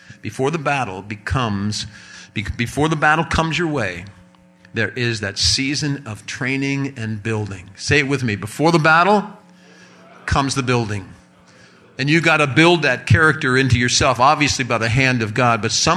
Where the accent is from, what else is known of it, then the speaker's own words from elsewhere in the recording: Cincinnati, Ohio, United States; I'm from Cincinnati.